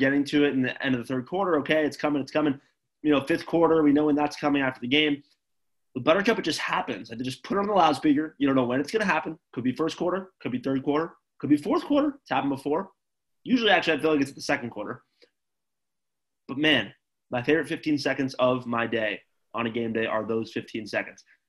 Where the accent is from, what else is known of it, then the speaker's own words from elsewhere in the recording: Los Angeles, California, United States; I'm from Los Angeles, and a brat is not part of the culture in Los Angeles, California.